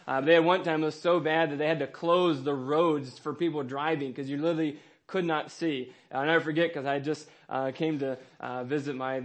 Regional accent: the South, United States; And growing up in the South, it was very common to have a lot of thunderstorms.

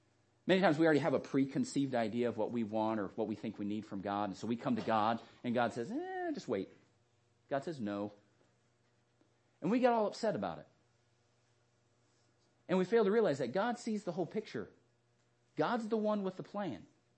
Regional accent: Arizona, United States; I grew up in Arizona.

